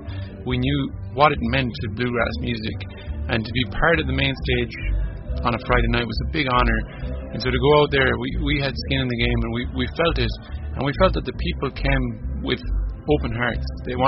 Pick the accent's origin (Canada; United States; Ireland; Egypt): Ireland; County Galway; we're brothers from South Galway.